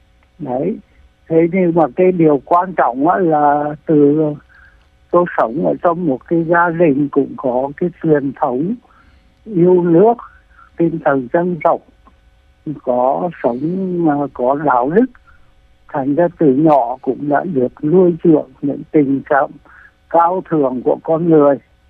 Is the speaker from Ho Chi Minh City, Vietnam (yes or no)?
no; Huế, Thừa Thiên Huế, Vietnam; Thì là tôi là dân Huế, sinh trưởng trong một cái gia đình cũng là quý tộc nhỏ.